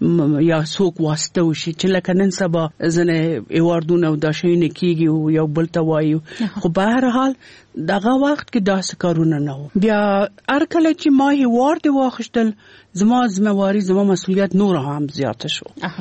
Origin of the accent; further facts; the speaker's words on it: Afghanistan; زه یو افغان یم،